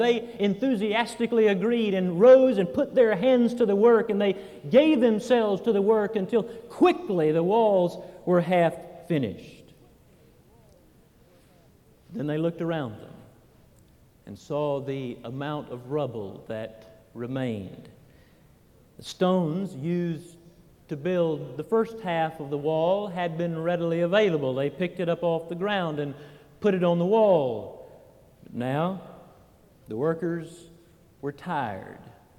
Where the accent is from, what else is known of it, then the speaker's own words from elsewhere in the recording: Alabama, United States; I was raised in South Alabama. I'd never skied, I'd never hardly seen snow, and I'd certainly never seen a mountain that high. We wouldn't call that a slope in Alabama.